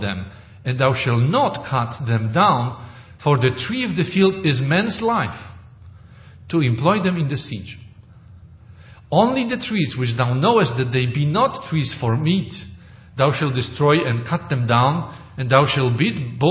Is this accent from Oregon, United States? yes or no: yes; Oregon, United States; Well, you know, I am from Oregon, and we cut lots of wood